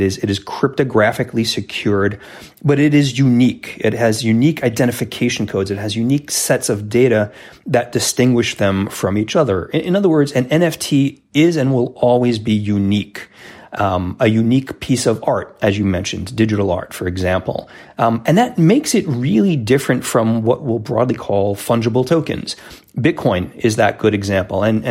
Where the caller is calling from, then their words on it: New Jersey, United States; I am headquartered in the home office here in central New Jersey, a little bit cloudy, but it looks like spring's actually here